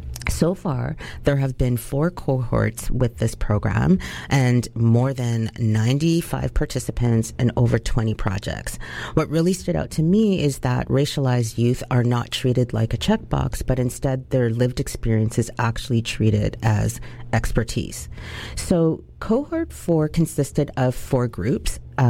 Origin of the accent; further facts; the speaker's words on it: Canada; and as a Jamaican Canadian, I'm thrilled.